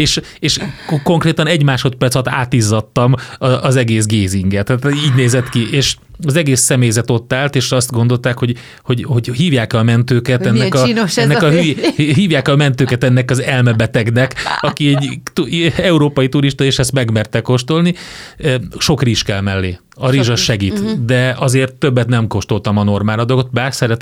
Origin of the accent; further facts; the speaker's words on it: Hungary; azért mi magyarok vagyunk, kóstoljuk meg